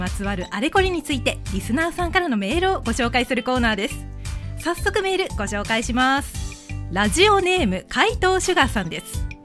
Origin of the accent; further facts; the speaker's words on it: Tochigi, Japan; 栃木県出身のアラサー。もともと栃木県のラジオ局でディレクターをしていました